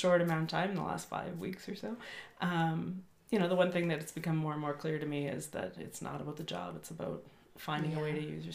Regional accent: Canada; And also that pride in being Canadian.

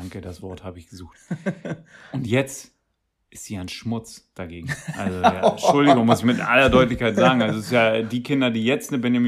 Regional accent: East Germany, Germany; bei uns im Osten ist es üblich, das siehst du auch heute noch vor den Hochhäusern dort

